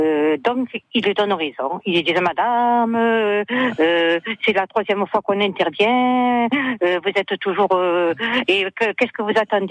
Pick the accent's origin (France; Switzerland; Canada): France; Bastia, Corsica; Parce que j'étais de Bastia